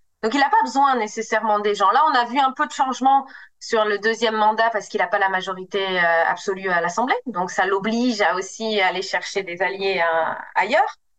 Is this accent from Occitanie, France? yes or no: no; Auvergne-Rhône-Alpes, France; Les communes rurales, moi voilà, je viens d'Ardèche, il n'y a plus d'hôpitaux, il n'y a plus de transports en commun